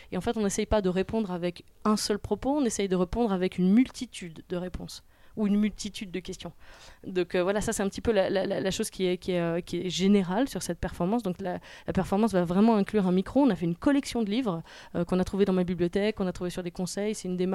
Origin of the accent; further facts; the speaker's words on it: France; now in Geneva, Switzerland; Je vis à Genève, j'ai mis mon ancre ici, mais je suis française au départ.